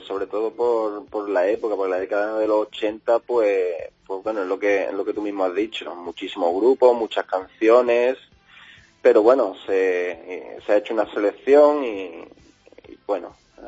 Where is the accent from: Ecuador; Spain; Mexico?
Spain; Alhaurín de la Torre, Andalusia; somos de Málaga y de Alhaurín de la Torre, vamos.